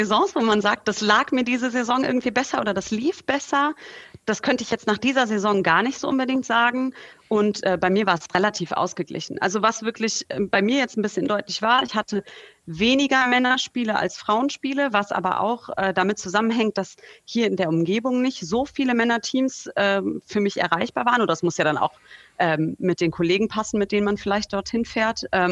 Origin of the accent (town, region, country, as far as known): Hesse, Germany